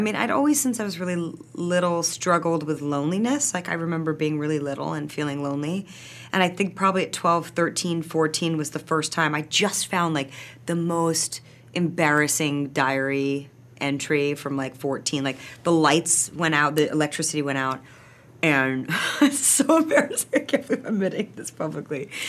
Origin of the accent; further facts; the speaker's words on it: Los Angeles, California, United States; I went to a private school, and yes, I grew up in Bel Air